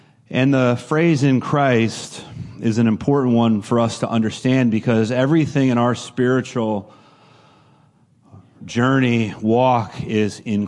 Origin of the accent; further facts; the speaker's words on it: Pittsfield, Massachusetts, United States; born there; Now, when I was born in Pittsfield, Massachusetts.